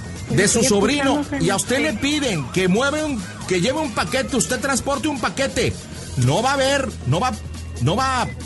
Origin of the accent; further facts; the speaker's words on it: Jalisco, Mexico; Yo soy de Jalisco, ¿sí?